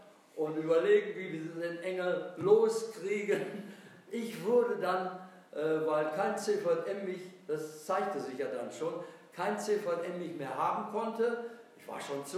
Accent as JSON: {"language": "German", "region": "Bavaria", "country": "Germany", "said": "Ich komme nämlich aus Franken"}